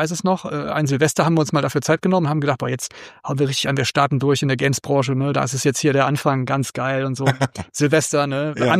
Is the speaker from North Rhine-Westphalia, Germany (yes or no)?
yes; North Rhine-Westphalia, Germany; bei uns in NRW in der Eifel.